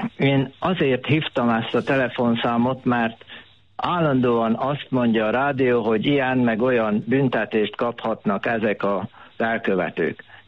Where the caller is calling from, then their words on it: Szombathely, Vas, Hungary; én Szombathelyről vagyok. Azért telefonálok, itt Szombathely és Nyugat-Magyarország térségében nem jellemző.